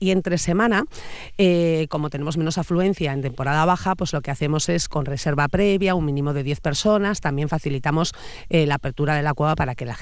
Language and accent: Spanish; Carranza, Basque Country, Spain; yo soy de aquí, de Carranza, y es mi valle